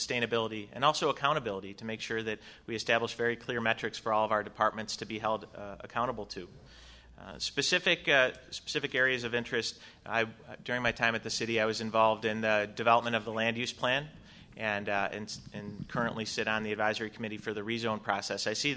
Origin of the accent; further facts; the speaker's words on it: Syracuse, New York, United States; I'm born and raised in Syracuse.